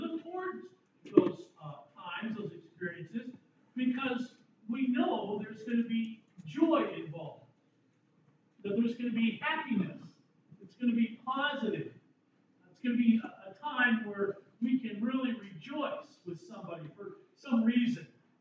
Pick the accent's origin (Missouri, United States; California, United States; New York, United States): California, United States; Anaheim; I grew up in Anaheim, California. I could stand on my driveway in the summer at 9 o'clock in the evening and look to my left, and I could see the fireworks at Disneyland